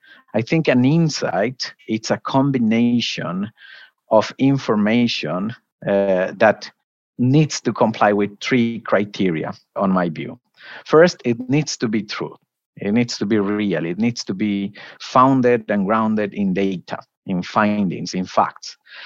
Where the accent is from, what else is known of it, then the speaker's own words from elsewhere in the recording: Colombia; English is a second language; So about me, I was born and raised in Colombia.